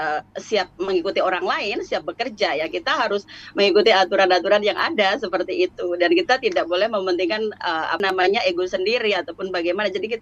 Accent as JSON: {"language": "Indonesian", "country": "Indonesia", "said": "Karena memang saya dari Indonesia suka di pendidikan."}